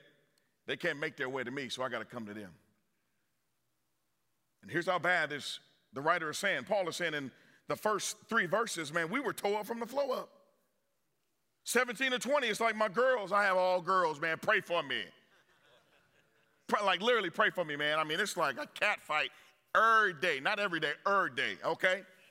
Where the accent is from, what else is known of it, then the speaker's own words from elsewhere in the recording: Oakland, California, United States; I grew up in Oakland, California, and, man, the streets are bad, man.